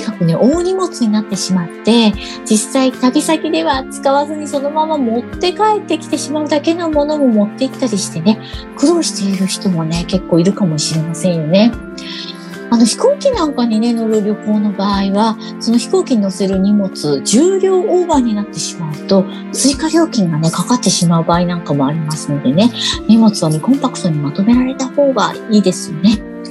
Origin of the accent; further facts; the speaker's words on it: Kanto, Japan; 私はね、ずーっと子供の頃から関東地方に住んでいるんですけれどもね